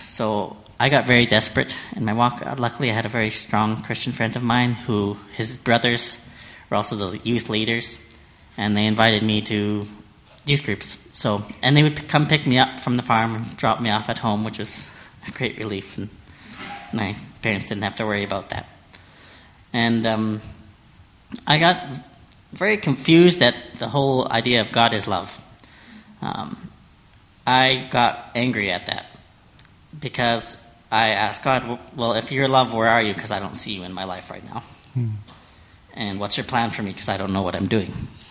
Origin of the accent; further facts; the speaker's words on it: Valley View, Alberta, Canada; born there; I was born in Valley View, Alberta, and my dad wanted to be a rancher